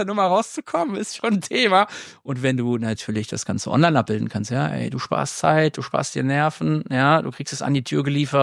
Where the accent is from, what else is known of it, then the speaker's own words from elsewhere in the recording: Bonn, North Rhine-Westphalia, Germany; ich bin ein Bonner Jung, ich komme aus Bonn